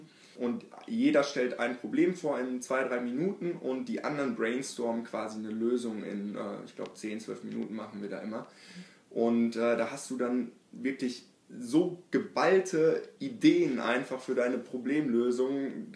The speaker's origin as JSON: {"language": "German", "town": "Münster", "region": "North Rhine-Westphalia", "country": "Germany", "said": "Wir haben festgestellt, hey, wir kommen auch aus Münster"}